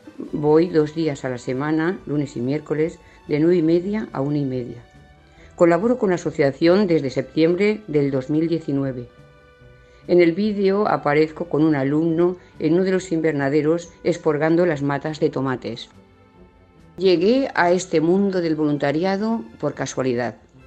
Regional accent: Chelva, Valencian Community, Spain; tengo 64 años y soy de Chelva, un pequeño pueblo de la comarca de Los Serranos.

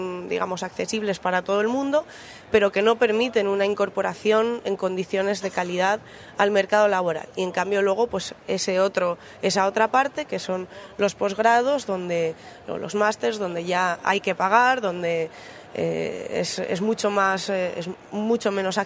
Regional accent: Asturias, Spain; soy de Asturias y estudié en Madrid

